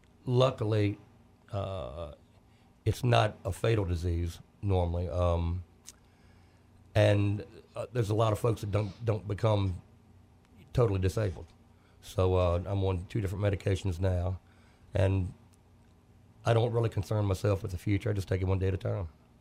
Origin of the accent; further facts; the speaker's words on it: Germany; now in United States; I guess I traveled over or got Americanized once I came from Germany.